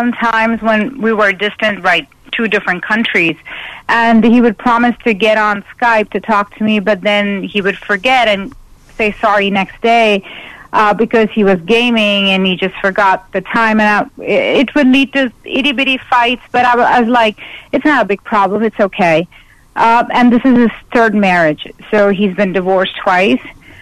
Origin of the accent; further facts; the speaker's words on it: India; I'm from India. I have no family here